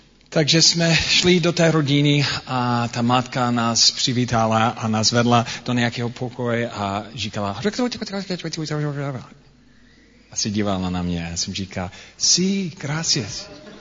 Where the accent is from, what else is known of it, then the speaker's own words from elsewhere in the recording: United States; Czech is a second language; Jak už slyšíte, já jsem Američan, takže pro mě čeština je cizí jazyk.